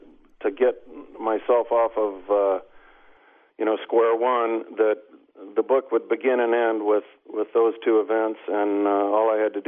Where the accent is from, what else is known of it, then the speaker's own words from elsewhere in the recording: Des Moines, Iowa, United States; Des Moines, my hometown, where I still live and have lived pretty much my whole life.